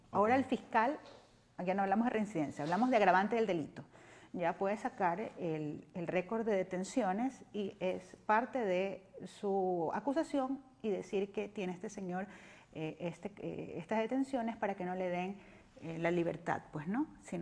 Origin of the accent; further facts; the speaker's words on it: Ecuador; Yo, como criminóloga, como abogada, como ciudadana ecuatoriana, siempre estoy de acuerdo